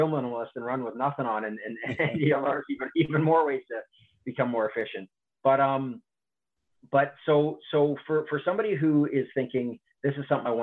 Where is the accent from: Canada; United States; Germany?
Canada; I'm Canadian.